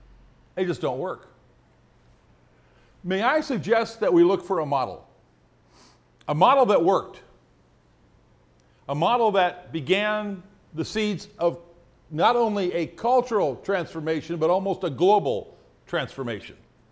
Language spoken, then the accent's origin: English; Sacramento, California, United States; also born or lived in South Bend / Fresno / Jamestown; You see, I grew up in South Bend, Indiana, Fresno, California, Jamestown, New York, kind of wandered around a little bit as a child, ended up in high school in Sacramento, California.